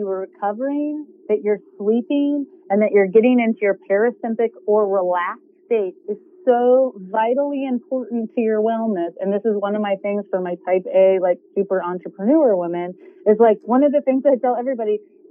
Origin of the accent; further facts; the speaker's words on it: Colorado, United States; I bring it from Texas. I'm from Colorado. It's medicinal there.